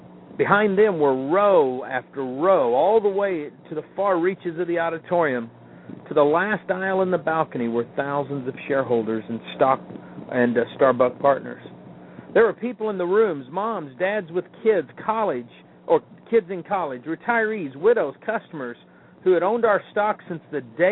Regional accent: Missouri, United States; And I know in my home state of Missouri, Poplar Bluff, a town that's on a river, had to be evacuated

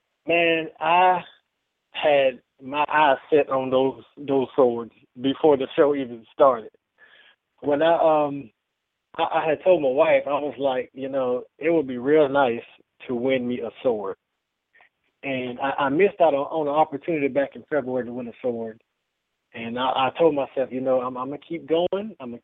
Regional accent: Georgia, United States; now in Chesapeake, United States; Right now I'm in Chesapeake, Virginia. I am originally from Georgia.

